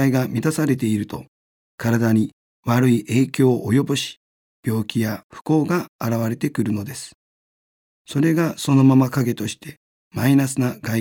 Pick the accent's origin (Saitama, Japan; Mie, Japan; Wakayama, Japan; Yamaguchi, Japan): Yamaguchi, Japan; それから地元の山口県に帰り、小学校の教師をしている時に